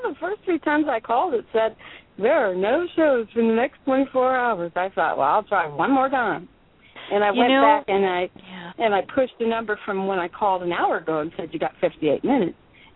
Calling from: Florida, United States; Northern Florida.

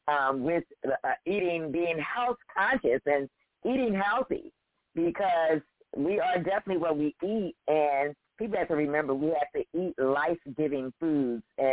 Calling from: Pennsylvania, United States; I'm calling from Pennsylvania, and this is actually right up my alley.

